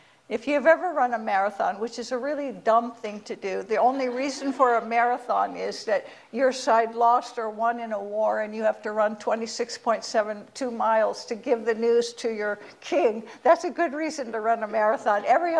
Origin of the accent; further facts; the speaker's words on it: Japan; where I grew up in Japan